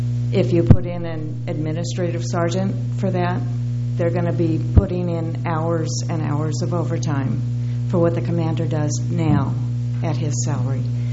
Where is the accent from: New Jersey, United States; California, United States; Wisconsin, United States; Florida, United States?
California, United States; Morro Bay; from Morro Bay.